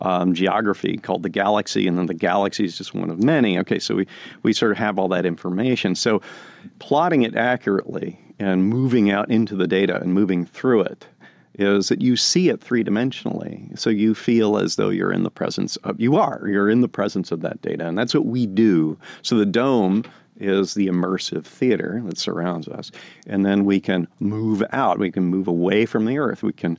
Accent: New Jersey, United States; I grew up in New Jersey, and you could look up in the constellation Virgo.

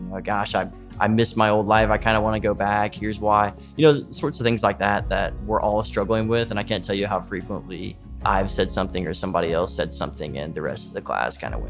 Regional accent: Huntsville, Alabama, United States; I'm from Huntsville, Alabama. I'm in very north Alabama, close to the border of Tennessee.

